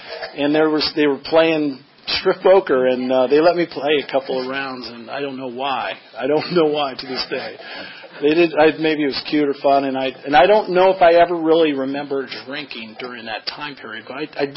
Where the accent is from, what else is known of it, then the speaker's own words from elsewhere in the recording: Denver, Colorado, United States; So I want to tell you that I grew up in Denver, Colorado, and I was raised in a somewhat, I don't know, I guess you would call it a broken home.